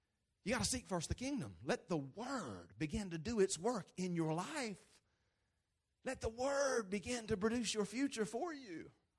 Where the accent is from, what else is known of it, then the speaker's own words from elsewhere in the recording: United States; So while I'm American, while I love the Constitution of the United States